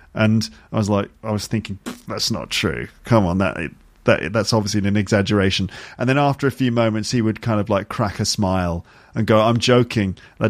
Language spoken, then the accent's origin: English; United Kingdom; Like for me as a British person, if I give someone five, I usually get it wrong